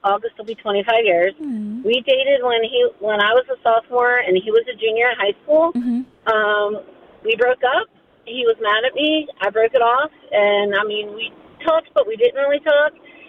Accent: Aberdeen, Maryland, United States; You know, we grew up in the Harford County, Aberdeen area.

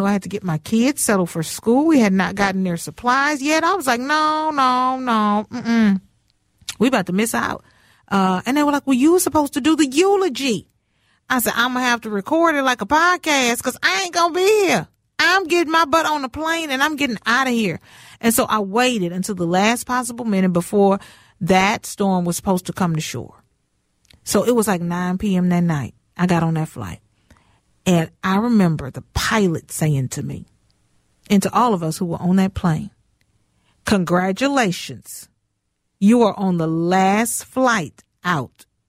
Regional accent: Houston, Texas, United States; And I'm from Houston, Texas.

